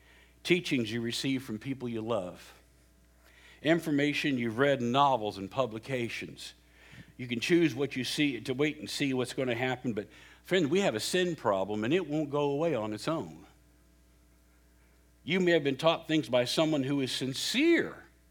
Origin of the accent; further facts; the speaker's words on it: West Virginia, United States; born there; Now, I was born in West Virginia. Don't hold that against me. My mom and dad were born in Kentucky, in the hills of Kentucky.